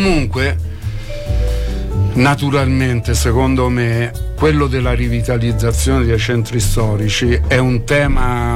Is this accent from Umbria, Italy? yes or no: yes; Gualdo Tadino, Umbria, Italy; born there; io sono nato a Gualdo, forse sarebbe meglio dire gualdese